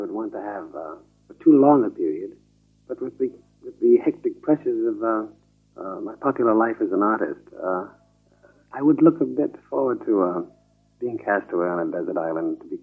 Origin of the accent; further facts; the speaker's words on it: New York City, New York, United States; born there; Yes, I was born in New York City, but both my parents are from the West Indies.